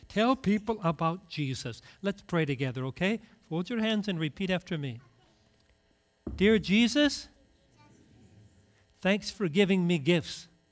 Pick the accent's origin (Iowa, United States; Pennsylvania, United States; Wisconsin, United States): Wisconsin, United States; Richmond; Now, when I was growing up in Richmond, Wisconsin, my preacher, my pastor, Pastor Eugene Weckander, he would always begin his sermon